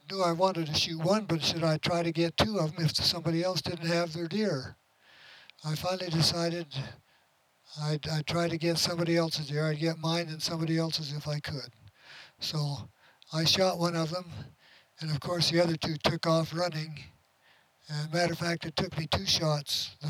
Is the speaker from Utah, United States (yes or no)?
yes; Sandy, Utah, United States; Gibby was from Springville, Harold was from Salt Lake, and I was from Sandy.